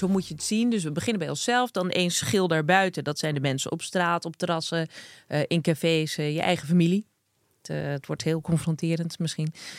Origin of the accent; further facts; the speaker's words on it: Krommenie, North Holland, Netherlands; accent: Zaans; moved away as an adult; also born or lived in Amsterdam; ik dus een Zaans accent. Maar echt heel erg. En nou kan dat kloppen, want ik ben een Zaankanter. Ik ben geboren en getogen in Krommenie. En daar hebben ze ook gewoon een eigen accent.